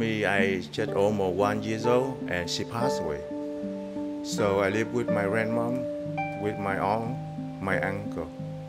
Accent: Vietnam; English is a second language; moved away as an adult; now in Baltimore, United States; I'm from Vietnam. I come to U.S. 1991. I went here when I'm 23 years old.

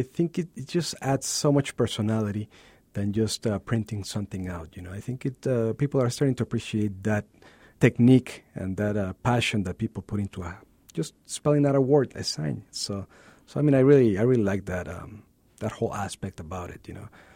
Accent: Mexico City, Mexico; I was born and raised in Mexico City, so that was very common.

